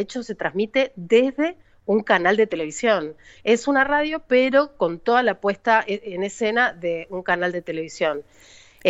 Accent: Argentina; no hablamos de extensiones como en Argentina, que tenemos un país enorme

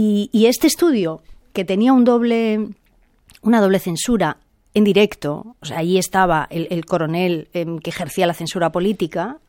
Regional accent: Trás-os-Montes, Portugal; accent: Trás-os-Montes; Spanish is a second language; tú hablas portugués con acento de Trás-os-Montes. Y yo, sí, claro, es que yo vengo de Trás-os-Montes.

